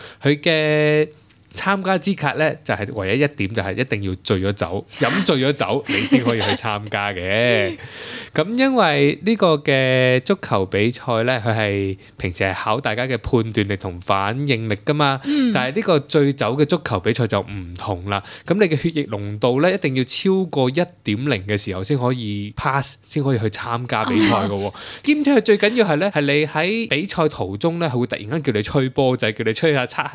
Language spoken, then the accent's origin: Chinese; Hong Kong; 因为呢最近发生了一个很对我们香港人都挺大的一个件事